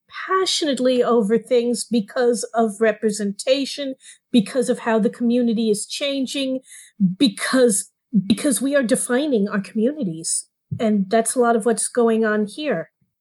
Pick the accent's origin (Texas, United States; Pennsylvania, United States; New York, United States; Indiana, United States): New York, United States; I'm a New Yorker.